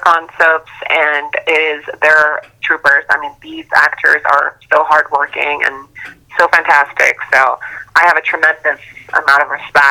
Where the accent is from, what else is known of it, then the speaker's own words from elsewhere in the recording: United States; because, you know, I'm an American, I'm very, very patriotic, I'm very grateful to be an American, and very, very happy.